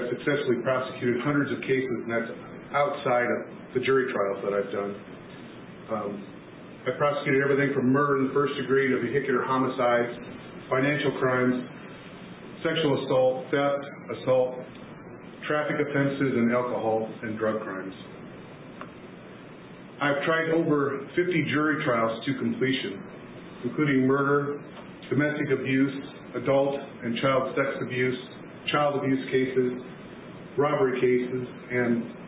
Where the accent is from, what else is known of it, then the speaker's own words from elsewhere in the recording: Iowa, United States; I'm a lifelong Iowan. I was born and raised in Iowa. I've been a Story County resident for the past 45 years.